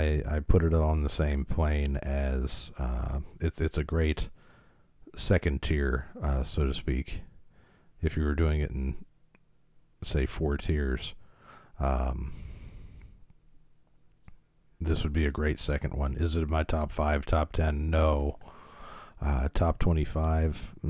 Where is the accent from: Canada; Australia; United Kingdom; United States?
United States; Chicago, Illinois; Growing up in Chicago, there used to be a radio program that would come on every night of the week